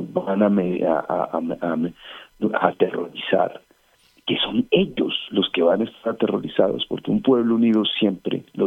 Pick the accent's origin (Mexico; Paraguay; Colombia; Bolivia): Colombia; El mensaje que nosotros como colombianos tenemos que mandar hoy